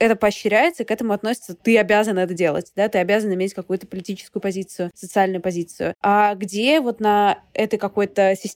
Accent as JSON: {"language": "Russian", "country": "Russia", "moved": "as an adult", "lives_now": "United Kingdom", "said": "Когда я переехала из России в Великобританию, я училась там в университете"}